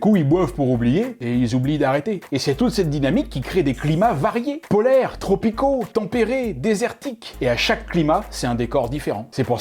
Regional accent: Dieppe, Normandy, France; Moi j'ai grandi à Dieppe, et les falaises entre Dieppe et Puy, j'en ai vu des petits bouts s'effondrer presque chaque année.

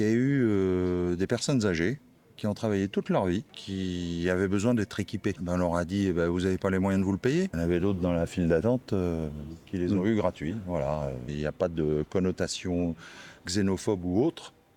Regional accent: Hauts-de-France, France; now in Périgueux, France; Ça fait 8 ans que je suis arrivé à Périgueux. Je suis originaire du Nord.

